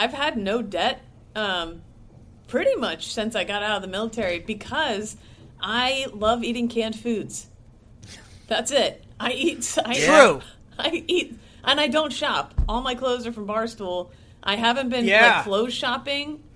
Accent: Appalachia, United States; It's like, here's what I grew up eating poor in the Appalachian Mountains. And literally everything on the list, I was like, oh my God, that's what I grew up eating.

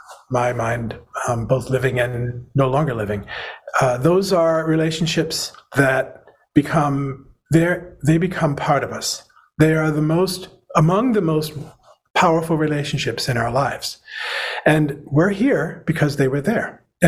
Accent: Rhode Island, United States; I grew up in Rhode Island, and I was born in 55

